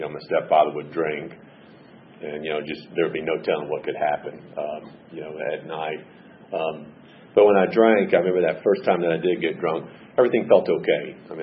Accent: Gainesville, United States; I grew up in Gainesville.

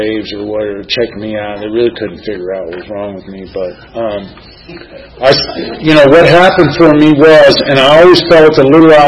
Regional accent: Los Angeles, California, United States; growing up in Los Angeles, you don't see too much snow

